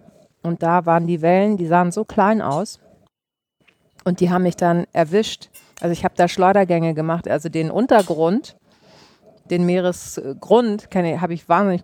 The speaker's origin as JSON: {"language": "German", "region": "Hamburg", "country": "Germany", "tie": "born there", "said": "obwohl ich hier geboren bin in Hamburg"}